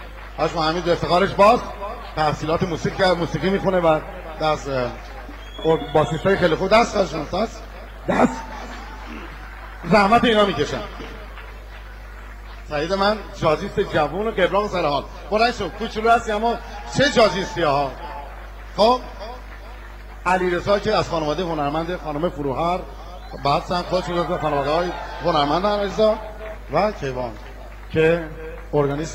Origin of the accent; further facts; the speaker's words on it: Iran; moved away as an adult; یه آهنگ که من از ایران اومدم بیرون به خاطر مادرم خوندم